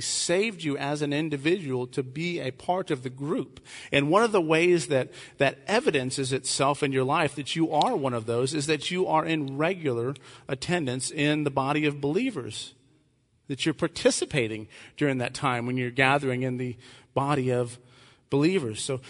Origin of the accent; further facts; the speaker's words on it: Texas, United States; You're Texans. I'm a Texan.